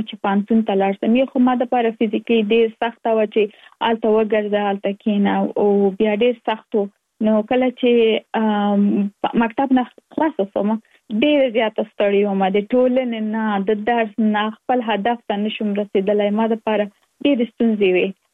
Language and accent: Pashto; Kabul, Afghanistan; now in United States; زه اف کورس د افغانستان یم، په افغانستان کې زیږیدلې، کومرېستا کې مې په افغانستان په کابل کې تر سره کړې دي، او وروسته لاغه لکه مونږ ټول چې یو مسافر شوی یم په امریکا کې، اوس په ورجینیا ایالت کې ژوند کوم.